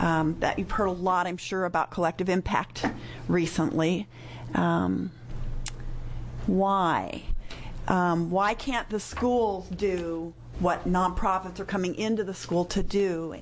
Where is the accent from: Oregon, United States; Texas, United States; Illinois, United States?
Oregon, United States; Portland; And though I am from the Portland area